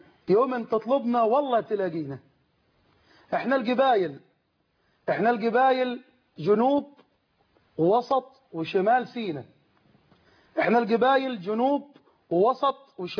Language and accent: Arabic; Sinai, Egypt; نحن تحت أبناء سيناء قبائل سيناء